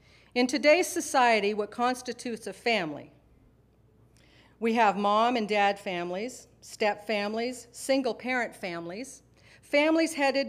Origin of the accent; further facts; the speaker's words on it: Maine, United States; I was born and raised in Maine in a very rural area.